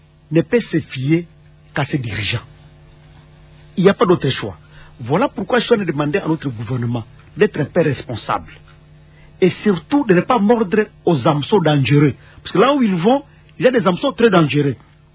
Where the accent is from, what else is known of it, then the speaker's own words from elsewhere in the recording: Beni, North Kivu, DR Congo; Comme aujourd'hui, par exemple, moi je suis de Beni